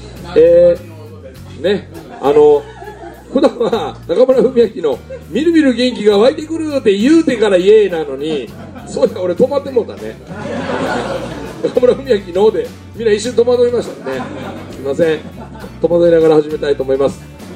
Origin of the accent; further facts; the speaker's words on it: Miyagawa, Mie, Japan; 三重県のね、私のふるさと宮川村で大杉谷でやった時も、